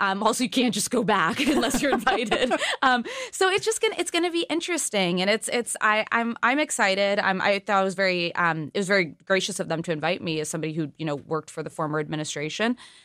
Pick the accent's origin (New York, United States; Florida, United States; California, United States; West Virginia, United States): California, United States; I'm from California